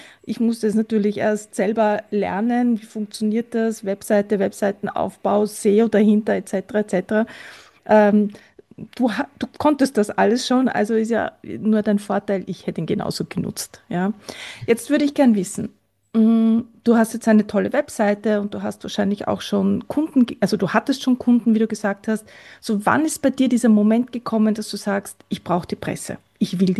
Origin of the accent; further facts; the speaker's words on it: Austria; psychosozialer Berater heißt das bei uns in Österreich